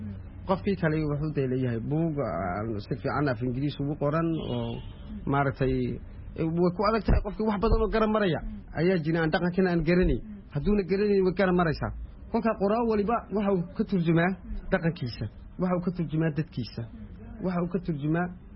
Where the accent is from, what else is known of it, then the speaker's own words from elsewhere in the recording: Djibouti; ka soo jeednaa jejiguti